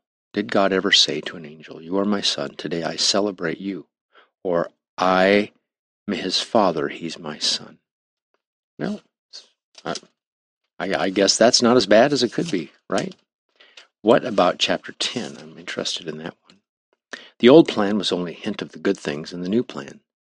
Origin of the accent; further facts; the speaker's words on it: Nebraska, United States; I was brand new from Nebraska. I didn't know downtown LA from anything.